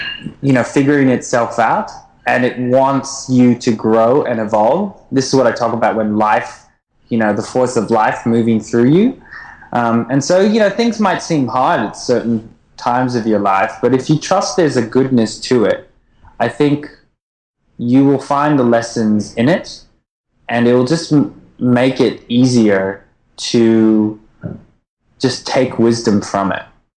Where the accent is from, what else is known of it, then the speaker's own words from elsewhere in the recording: Queensland, Australia; now in Melbourne, Australia; So basically, if you want to come to the Great Barrier Reef, you come through my hometown.